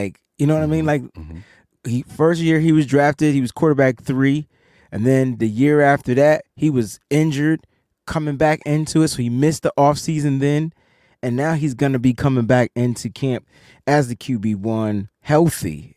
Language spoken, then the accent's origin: English; New Haven, Connecticut, United States; I'm from New Haven. I was going to say New York because that was the song, but I'm not from New York.